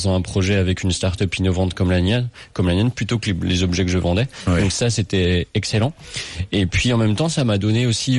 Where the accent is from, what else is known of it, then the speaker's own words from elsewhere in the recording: Lyon, Auvergne-Rhône-Alpes, France; puisqu'on est lyonnais.